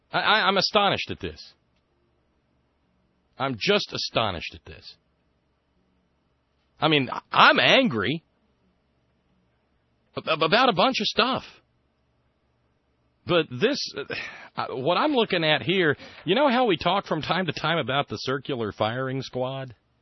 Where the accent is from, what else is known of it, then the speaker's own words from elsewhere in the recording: Alabama, United States; I was born and raised in Alabama. There are a number of intensely screwed up things about growing up in the Deep South.